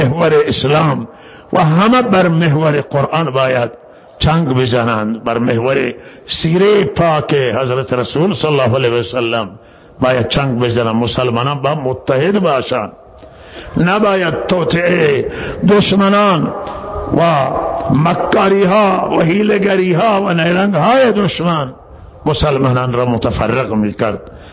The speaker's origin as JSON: {"language": "Persian", "country": "Iran", "said": "همه ما ایرانی هستیم."}